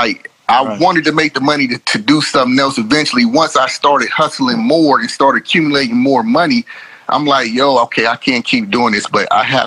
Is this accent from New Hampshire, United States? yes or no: no; Youngstown, Ohio, United States; Well, just growing up in Youngstown, it was, you know, it was hard.